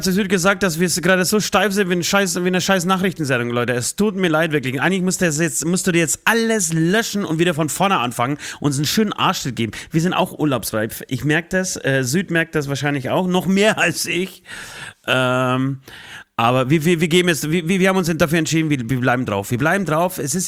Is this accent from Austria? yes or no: no; Poland; ich komme aus Polen, aus einem streng katholischen Land und auch aus einer, zumindest zum einen Teil, streng katholischen Familie